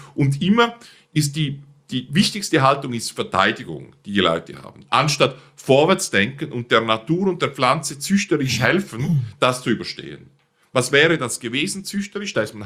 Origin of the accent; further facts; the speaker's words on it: Switzerland; Ich sehe ganz wenig Probleme bei den Birnen, mindestens bei uns in der Schweiz und in Deutschland.